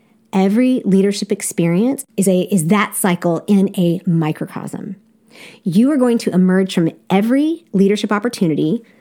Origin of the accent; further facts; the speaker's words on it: South Korea; I grew up in Korea